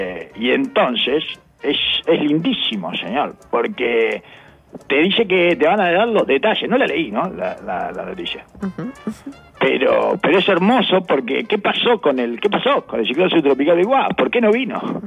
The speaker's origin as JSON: {"language": "Spanish", "country": "Uruguay", "said": "vieron cómo somos los uruguayos, nos gusta brindar"}